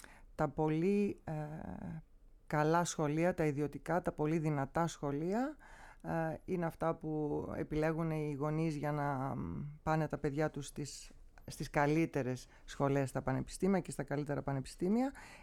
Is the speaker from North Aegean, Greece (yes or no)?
yes; Mytilene, North Aegean, Greece; γιατί εγώ πέρασα στο Ρέθυμνο και έπρεπε να σπουδάσω εκεί. Μάλιστα. Ενώ κατάγομαι από τη Μυτιλίνη.